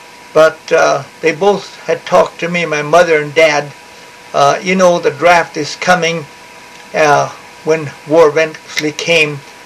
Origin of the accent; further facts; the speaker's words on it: Glasgow, Montana, United States; also born or lived in Valley City, United States; I was born in 1924 in Valley City, North Dakota, and 3 or 4 months later on, my dad shipped me, mom and dad, and the kids and the livestock out to Montana in a railroad boxcar to Glasgow, Montana.